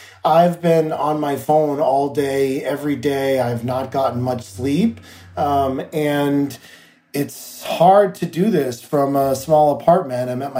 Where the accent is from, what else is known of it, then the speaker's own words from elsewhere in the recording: New York, United States; but I also know that as a New Yorker, that days are like roller coasters for people